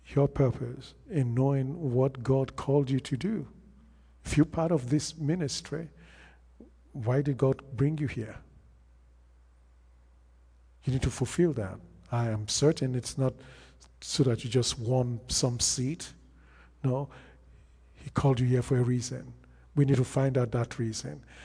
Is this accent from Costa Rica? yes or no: no; Nigeria; just like I came from Nigeria.